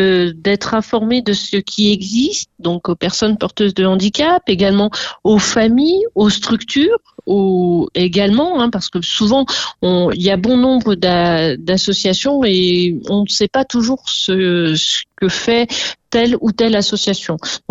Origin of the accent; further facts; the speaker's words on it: Saint-Étienne, Auvergne-Rhône-Alpes, France; Et en tant que Stéphanois, en tant que citoyen